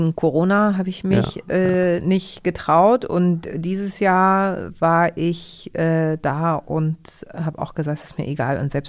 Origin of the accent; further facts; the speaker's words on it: Hamburg, Germany; in Hamburg geboren und bin auch bei einer deutschen Tagesmutter groß geworden. Also ich habe immer schon besser Deutsch gesprochen als Griechisch